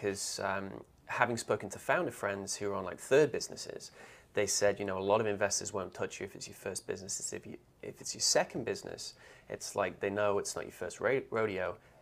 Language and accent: English; London, United Kingdom; also born or lived in Austin, United States; now in United States; I moved initially from London in England to Austin, Texas